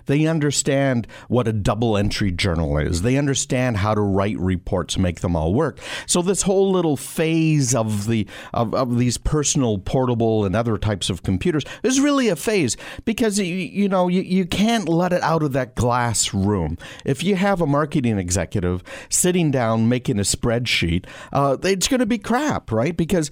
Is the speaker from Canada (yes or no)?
yes; Canada; now in United States; I grew up in Canada. I'm an American now.